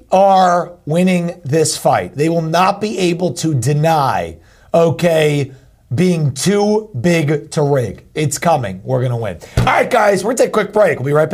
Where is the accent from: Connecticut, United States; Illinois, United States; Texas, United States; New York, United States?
New York, United States; Long Island; we had been to parties really for years growing up on Long Island.